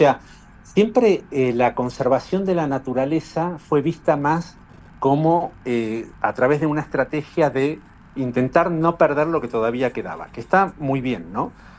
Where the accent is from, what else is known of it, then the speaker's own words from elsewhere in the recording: Argentina; nosotros, como buenos argentinos, estamos acostumbrados a practicar la ganadería en la región pampeana